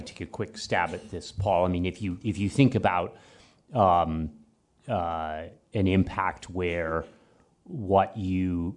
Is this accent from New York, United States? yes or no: yes; New York, United States; the New York State individual market when, I say we because I'm a New Yorker